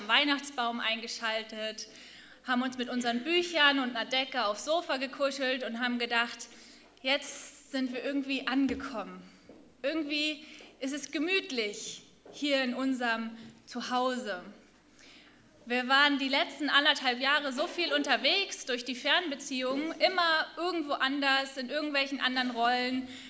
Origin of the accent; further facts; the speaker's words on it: Hamburg, Germany; born there; ich bin in Hamburg geboren, aber studiere gerade in Friedensau.